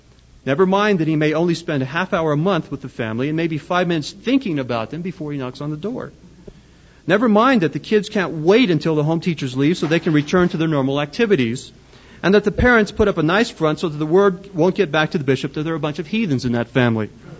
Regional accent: Arizona, United States; I'm from Arizona, and we call it the Ensign down south, not the Ensign.

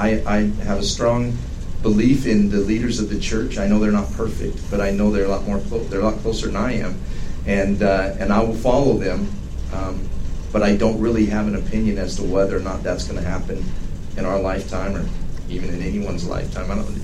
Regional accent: Chicago, Illinois, United States; I grew up around Chicago and had a lot of African-American friends

